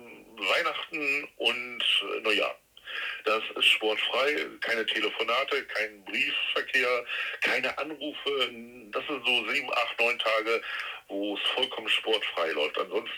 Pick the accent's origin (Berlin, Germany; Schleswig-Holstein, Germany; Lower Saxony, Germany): Lower Saxony, Germany; Leer; born there; 56 Jahre alt, bin gebürtig aus Leer, wohne seit über 35 Jahren in Luga, fühle mich da sauwohl in Luga